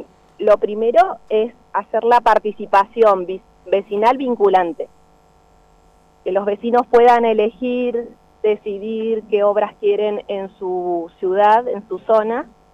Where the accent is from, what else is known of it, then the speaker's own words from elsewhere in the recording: Bariloche, Río Negro, Argentina; born there; nací en Bariloche.